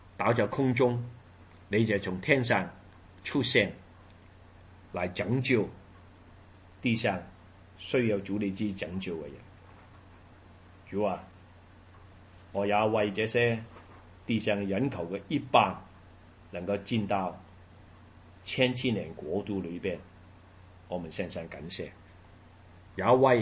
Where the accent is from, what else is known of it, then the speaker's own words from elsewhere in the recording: Hong Kong; 我从来我出生在香港，我住在香港都有二十多年，但是呢我没有去过中国